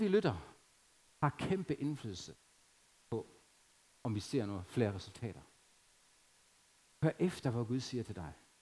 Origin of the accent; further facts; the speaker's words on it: Germany; Danish is a second language; now in Denmark; dengang jeg voksede op i Harzen, der havde vi meget skov.